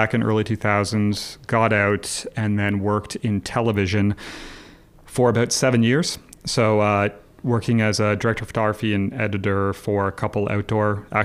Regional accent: Hamilton, Ontario, Canada; So I grew up in Hamilton.

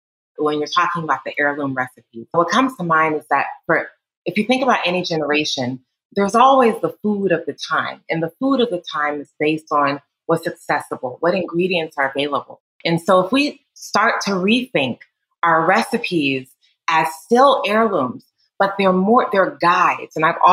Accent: Atlanta, Georgia, United States; I grew up in Atlanta, and I remember church functions, after church functions, or any holiday at the church, getting together with family reunions, Sundays at grandma's, Saturdays too

